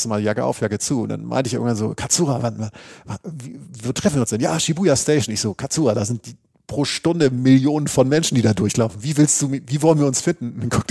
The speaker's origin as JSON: {"language": "German", "region": "Northern Germany", "country": "Germany", "said": "da komme ich, der Leuchtturm aus Norddeutschland."}